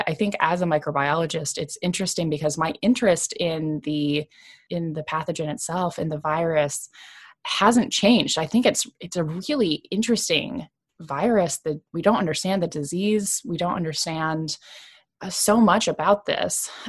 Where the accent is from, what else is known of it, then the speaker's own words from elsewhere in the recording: Iowa, United States; Growing up in Iowa, you're not near any beach unless you count lakes.